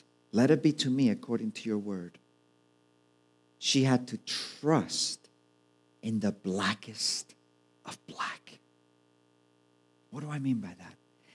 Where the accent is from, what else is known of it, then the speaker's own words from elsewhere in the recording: Mallorca, Balearic Islands, Spain; I am from Mallorca. Both my parents are Spanish. I was born, raised here.